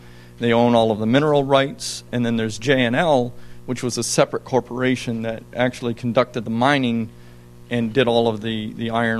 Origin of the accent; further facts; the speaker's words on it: Gouverneur, New York, United States; I'm a St. Lawrence County guy. I grew up in Governor, went to school in Canton and Potsdam.